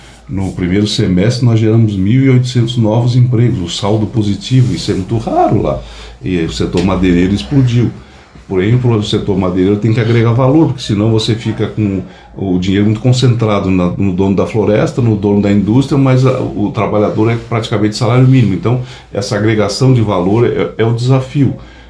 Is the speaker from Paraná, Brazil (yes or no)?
no; Lages, Santa Catarina, Brazil; eu sou de Lages, eu moro em Lages.